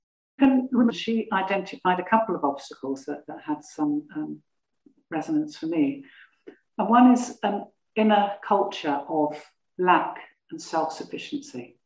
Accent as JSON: {"language": "English", "country": "United Kingdom", "said": "But, you know, being British, you know, it can be difficult."}